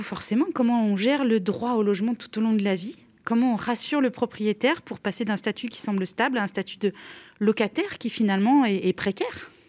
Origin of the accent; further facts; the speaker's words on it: Provence-Alpes-Côte d'Azur, France; moi je viens de Provence, hein